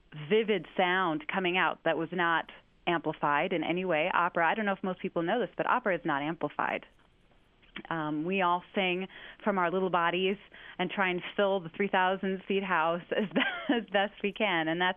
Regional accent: Peoria, Illinois, United States; I grew up in Peoria, Illinois, which is only a few hours from Chicago.

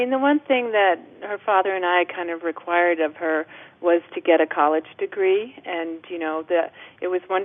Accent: Park City, Utah, United States; it helps growing up in Park City because so many people are that way as well. It's a very outdoor community.

